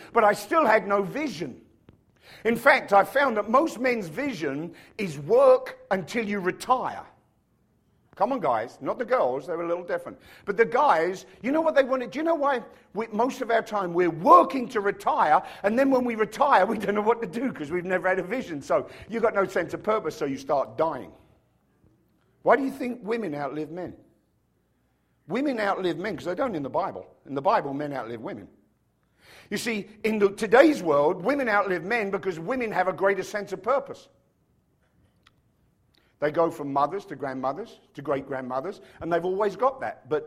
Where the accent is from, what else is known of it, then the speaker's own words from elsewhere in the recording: London, United Kingdom; I was born and raised in London, and I had no vision.